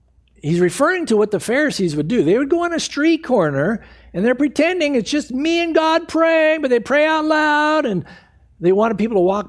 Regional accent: San Diego, California, United States; when I was growing up in San Diego, they were always at the airport.

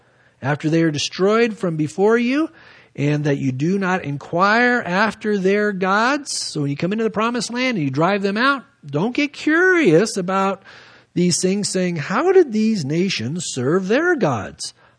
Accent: San Diego, California, United States; back when I was growing up in San Diego

